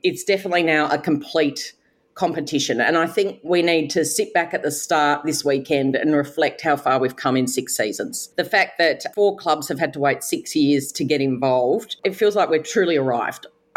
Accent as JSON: {"language": "English", "town": "Adelaide", "region": "South Australia", "country": "Australia", "tie": "born or raised there"}